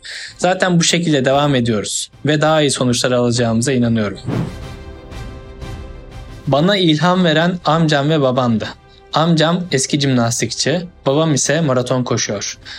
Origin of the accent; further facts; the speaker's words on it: İzmir, Turkey; 7 Ocak 1995 yılında İzmir'de doğdum ve İzmir'de yaşıyorum.